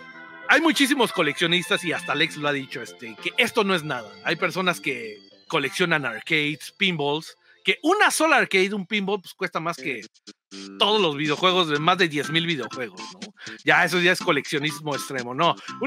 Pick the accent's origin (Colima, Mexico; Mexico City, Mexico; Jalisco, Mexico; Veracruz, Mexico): Mexico City, Mexico; born there; yo nací en la Ciudad de México y ahorita estamos radicando en la Ciudad del Pecado.